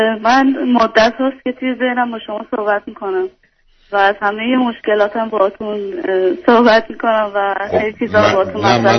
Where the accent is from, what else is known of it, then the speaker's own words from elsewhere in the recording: Iran; now in Italy; به عنوان یه ایرانی خارج از ایران